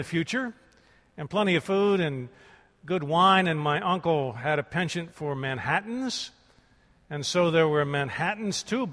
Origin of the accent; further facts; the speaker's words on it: Columbus, Ohio, United States; And so as a boy growing up in Columbus, Ohio, I early on began to think of California as Shangri-La.